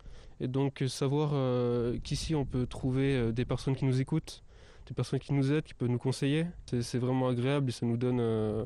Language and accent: French; Brest, Brittany, France; je suis étudiant, j'habite loin, je suis de Brest, moi